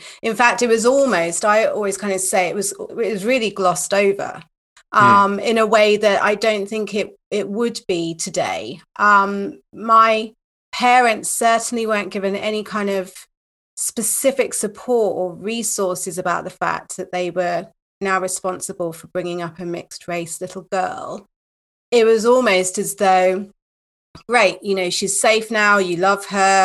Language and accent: English; London, United Kingdom; born there; I'm in my early 40s and I was born in North London in 1978.